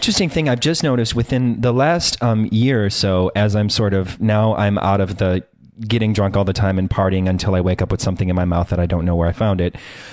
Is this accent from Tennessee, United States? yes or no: no; Chicago, Illinois, United States; I'm born and raised in Chicago